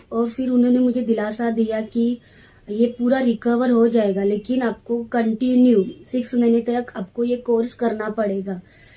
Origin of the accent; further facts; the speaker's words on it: Mumbai, Maharashtra, India; मैं शिवडी मुंबई से हूँ।